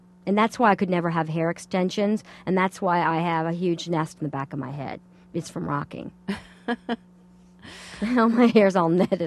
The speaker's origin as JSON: {"language": "English", "region": "the South", "country": "United States", "tie": "born or raised there", "said": "I grew up in the South, and there were hospitality shows that I was obsessed"}